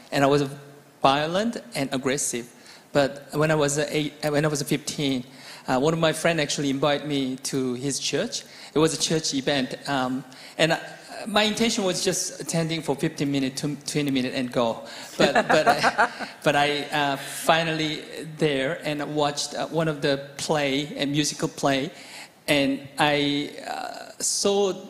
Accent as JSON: {"language": "English", "country": "South Korea", "tie": "born or raised there", "also_born_or_lived": "United States", "second_language": "English", "moved": "as an adult", "lives_now": "Australia", "said": "I'm working as a strategist, and I was raised in South Korea and immigrated to Australia when I was 19. Then had to go back to Korea and America for 16 years and came back to Australia last year."}